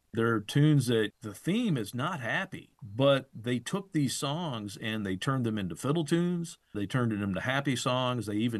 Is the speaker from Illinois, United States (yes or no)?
yes; Illinois, United States; Also growing up in Southern Illinois or Southeastern Illinois, I also grew up heavily around Western swing music, not bluegrass.